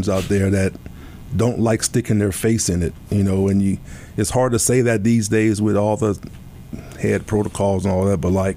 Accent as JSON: {"language": "English", "region": "Louisiana", "country": "United States", "said": "I'm from South Louisiana, so we kind of laid back. We have a good time, right?"}